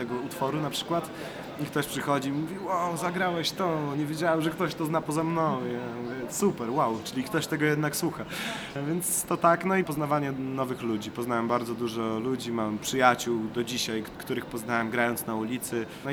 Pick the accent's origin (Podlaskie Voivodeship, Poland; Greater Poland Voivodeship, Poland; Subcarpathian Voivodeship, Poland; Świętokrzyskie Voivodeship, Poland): Podlaskie Voivodeship, Poland; Łomża; moved away as an adult; now in Tricity, Poland; jak się przeprowadziłem do Trójmiasta z Łomży, zacząłem studiować ekonomię